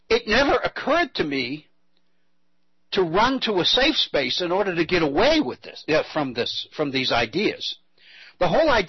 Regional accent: Massachusetts, United States; ironically enough, since this is my home state, it comes from the state of Massachusetts

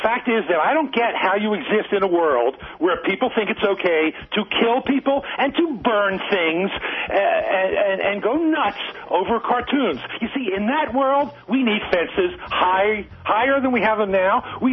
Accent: United States; That's my right as an American.

